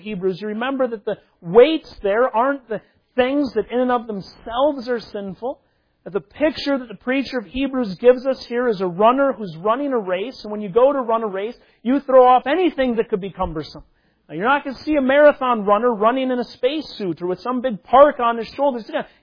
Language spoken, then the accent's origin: English; Minnesota, United States; Remember growing up in Minnesota, we often had these competitions of trying to catch the greased watermelon.